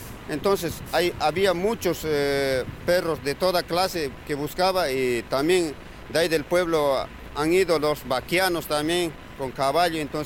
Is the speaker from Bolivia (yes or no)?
yes; Bolivia; now in Villa María, Argentina; Mi hijo nació aquí en Villa María, es villamarense mi hijo. Es argentino, nosotros somos bolivianos, pero nos hemos radicado